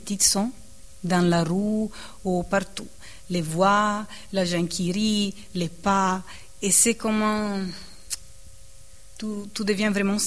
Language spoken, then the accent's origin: French; Venice, Veneto, Italy; born there; French is a second language; je suis née à Venise.